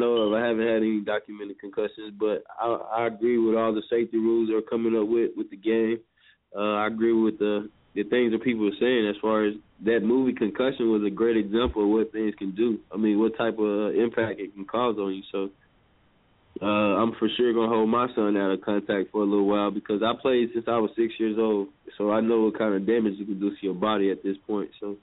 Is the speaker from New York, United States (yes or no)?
no; Fort Worth, Texas, United States; Man, it's actually fun. I mean, as a kid, it was fun growing up. I haven't been there a lot of my adult life.